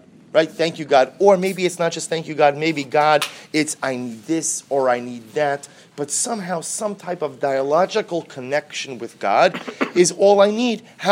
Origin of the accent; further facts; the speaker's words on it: Pikesville, Maryland, United States; I'm from Pikesville.